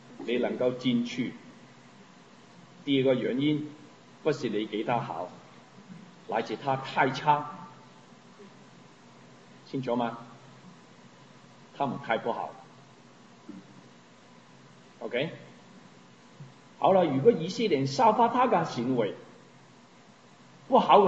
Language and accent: Chinese; China; 我在中国的家庭长大，以前我的母亲让我们拜祖先。